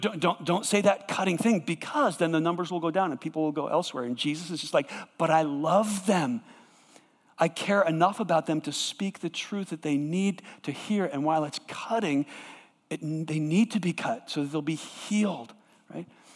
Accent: East Coast, United States; I grew up on the East Coast. Sailing is what we did all our lives.

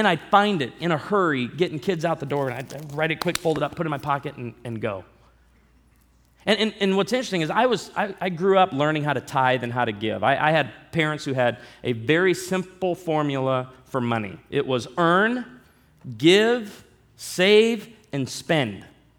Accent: Midwest, United States; because I grew up in the Midwest, okay, in a conservative Baptist church

